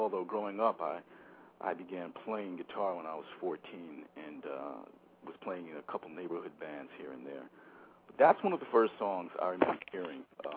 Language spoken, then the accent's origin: English; United States; But being raised as an American, if you will, born in the States, I listened to a lot of commercial radio.